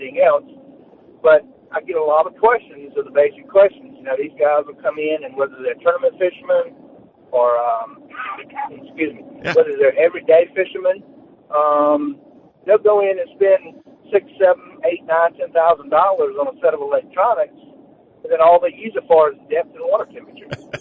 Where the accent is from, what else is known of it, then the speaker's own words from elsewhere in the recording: Due West, South Carolina, United States; I'm actually from Due West, South Carolina.